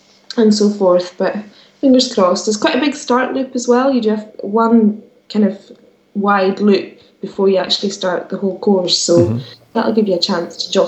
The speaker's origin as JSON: {"language": "English", "region": "Scotland", "country": "United Kingdom", "said": "I did lots of running, and I come from the Edge of Hebrides."}